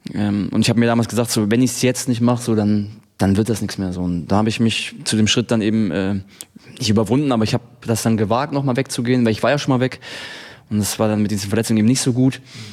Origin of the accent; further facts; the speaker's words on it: Friedrichshafen, Baden-Württemberg, Germany; Als ich damals, wo ich herkomme, eben vom Bodensee, Friedrichshafen, dann nach Stuttgart gewechselt bin